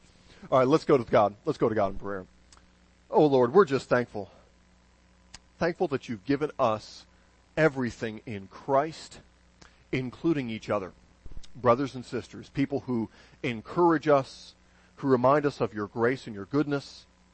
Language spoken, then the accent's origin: English; Jackson, Michigan, United States; I grew up in Jackson, Michigan, and our paper was the Jackson Citizen Patriot.